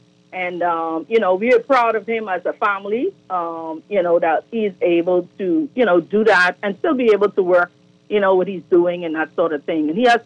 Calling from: North Carolina, United States; I'm actually calling from North Carolina.

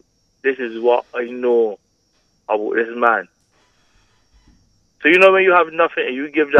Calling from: Saint Philip, Barbados; The capital of Barbados, St. Philip.

